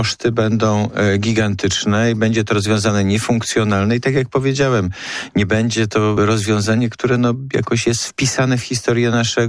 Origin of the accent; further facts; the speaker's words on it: Poznań, Greater Poland Voivodeship, Poland; Żaden obiekt, z którego będziemy jako poznaniacy mogli być dumni, żaden funkcjonalny obiekt tutaj nie powstanie